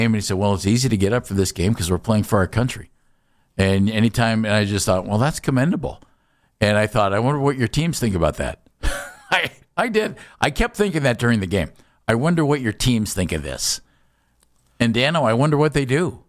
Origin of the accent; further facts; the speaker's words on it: Akron, Ohio, United States; I grew up in the Akron area. We didn't have hockey.